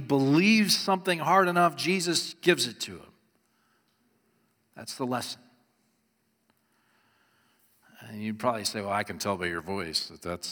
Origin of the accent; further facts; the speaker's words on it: Indiana, United States; accent: Chicago; I grew up in Northwest Indiana. We thought of ourselves as Little Chicago. Our TV was Chicago. Our accents were Chicago.